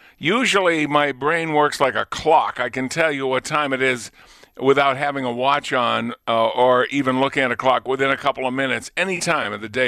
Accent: Lunenburg, Massachusetts, United States; I was from Lunenburg, he was from Townsend, and so occasionally when we'd come home

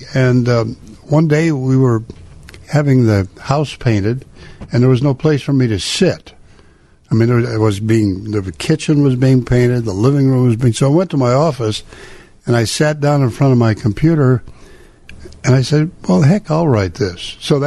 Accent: Spokane, Washington, United States; also born or lived in Montana; Well, I was born in Montana. I grew up in Spokane.

